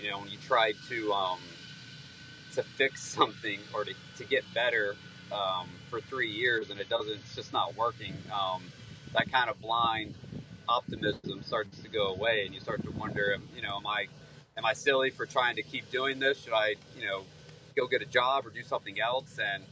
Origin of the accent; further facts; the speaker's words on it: Jacksonville, Florida, United States; It's always been one of my favorite tournaments, you know, growing up in Jacksonville and watching that tournament as a kid.